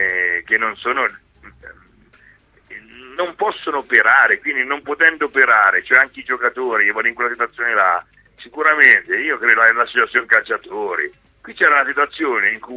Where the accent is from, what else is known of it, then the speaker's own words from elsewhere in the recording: Perugia, Umbria, Italy; Io non sono d'Ancona, sono di Perugia